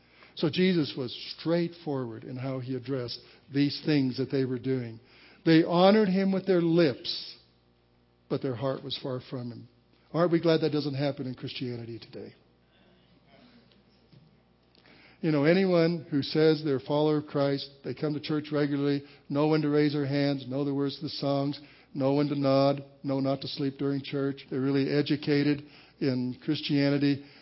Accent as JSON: {"language": "English", "town": "Denver", "region": "Colorado", "country": "United States", "tie": "born or raised there", "said": "When I grew up in Denver, Colorado, I came out of the long-haired generation."}